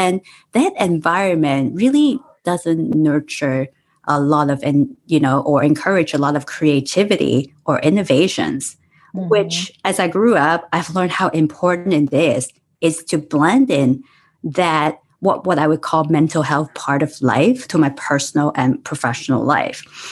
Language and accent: English; Hong Kong; I was born and raised in Hong Kong in the 80s.